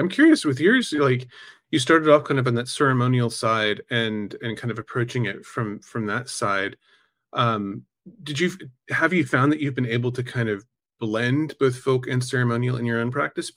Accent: the South, United States; I grew up in the South. There's so much folklore all around.

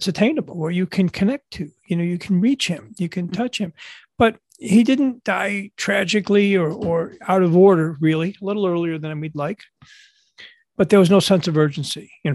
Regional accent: Buffalo, New York, United States; And so I grew up in Buffalo, and I was a big Buffalo Bills fan.

